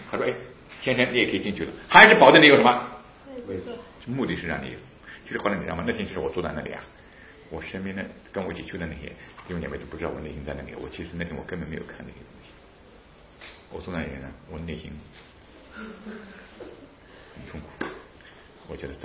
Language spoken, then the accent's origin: Chinese; China; 就他早已经注意到我是中国来的人